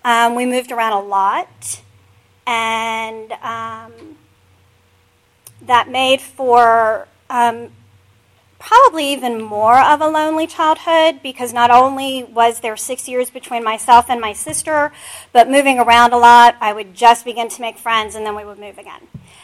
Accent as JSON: {"language": "English", "region": "Florida", "country": "United States", "tie": "born or raised there", "said": "I grew up in Florida to a single mother."}